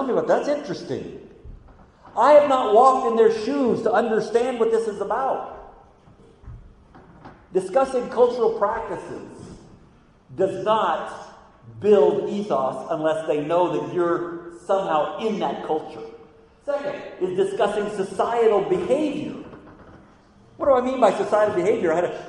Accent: United States; I come from America where everybody's a cowboy.

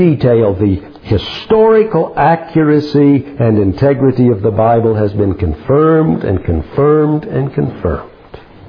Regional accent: Iowa, United States; I was born, and I grew up in Iowa. Pretty good evidence that I was born there.

